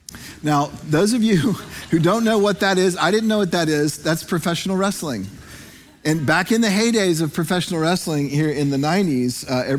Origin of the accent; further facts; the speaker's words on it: Virginia, United States; I didn't grow up in the Deep South. I grew up in Northern Virginia.